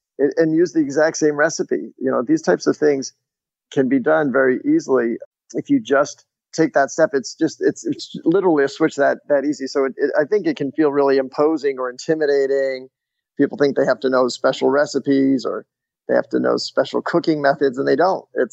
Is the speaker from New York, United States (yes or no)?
no; Wellesley, Massachusetts, United States; We lived not too far from a golf course when I was growing up in Wellesley, Massachusetts, and I would find all the stray golf balls and sell them back to the golfers.